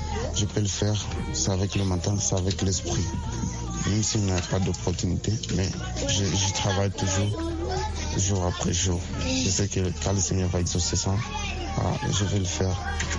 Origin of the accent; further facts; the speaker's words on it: DR Congo; chez nous au Congo